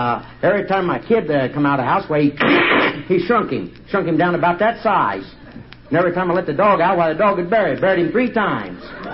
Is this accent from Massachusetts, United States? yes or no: no; Bellbrook, Ohio, United States; I'm from Bellbrook, Ohio.